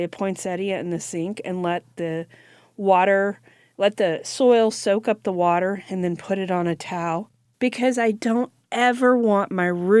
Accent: Texas, United States; I felt like when I was a kid growing up in Texas, it was everywhere.

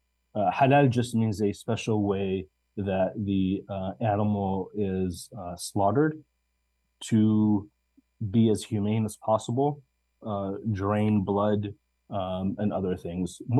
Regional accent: Jackson, Michigan, United States; As a kid growing up in Michigan, on the outskirts of Detroit and Ann Arbor in a city called Jackson. My parents are Palestinian from a small town between Jericho and Jerusalem who lived in Latin America before coming to the US.

